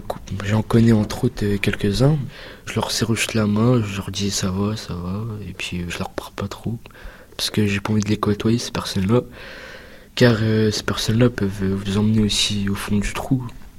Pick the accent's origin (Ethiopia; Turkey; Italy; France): Turkey; Moi, je suis turc